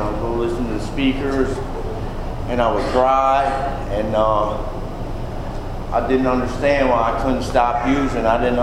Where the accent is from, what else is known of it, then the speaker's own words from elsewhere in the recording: Albany, New York, United States; originally from the Albany Rensselaer area of Narcotics Anonymous in New York State. And that's where that was my stomping grounds from the time I was a child till whenever.